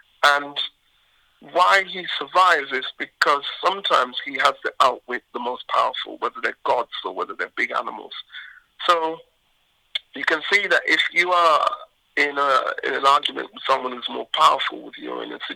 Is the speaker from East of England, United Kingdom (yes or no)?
yes; Bedford, East of England, United Kingdom; growing up in England, there's always a sense of not quite belonging, a sense of exile. And then, personally, as a boy growing up in Bedford